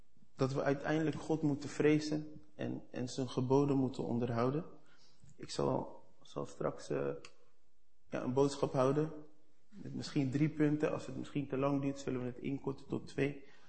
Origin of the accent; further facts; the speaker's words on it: Rotterdam, South Holland, Netherlands; Ik kom uit Rotterdam. Ik ben 43 jaar. Ik ben van Surinaamse afkomst.